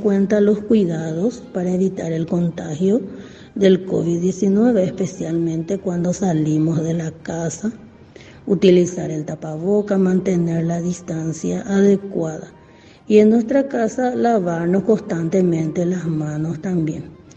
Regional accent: Paraguay; Como paraguayos, este mes de mayo, recordamos con orgullo y patriotismo a nuestro Paraguay por los hechos ocurridos y que lo llevaron a la independencia.

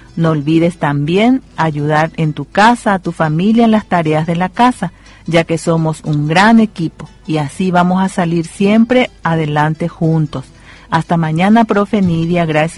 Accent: Paraguay; Somos paraguayos y por eso somos felices.

